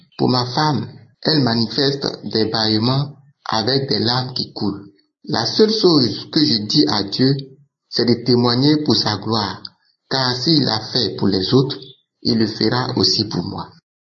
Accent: Côte d’Ivoire; Je suis Ivoirien vivant en Côte d'Ivoire.

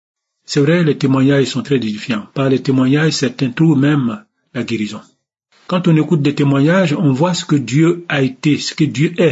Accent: Côte d’Ivoire; now in France; Je suis ivoirien, je réside en France. Je suis âgé de 111 ans.

